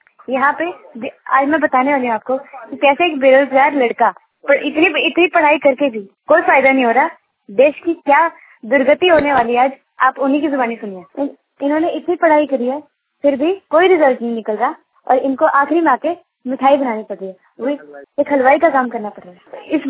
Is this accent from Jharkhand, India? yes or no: no; Chandigarh, India; मैं चंडीगढ़ से आई हूँ